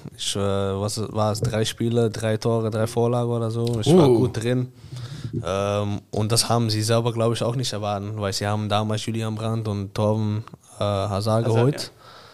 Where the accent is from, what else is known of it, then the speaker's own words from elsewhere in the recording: Amsterdam, North Holland, Netherlands; now in Hamburg, Germany; Ich komme ja heute aus Amsterdam. Ich komme nicht aus einem Dorf oder was dann auch. Ich komme aus Amsterdam.